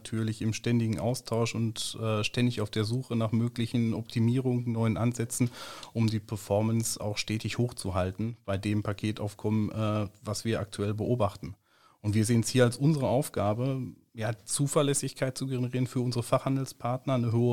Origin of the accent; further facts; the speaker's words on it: Dortmund, North Rhine-Westphalia, Germany; born there; für mich als gebürtiger Dortmund übrigens auch ein echtes Heimspiel.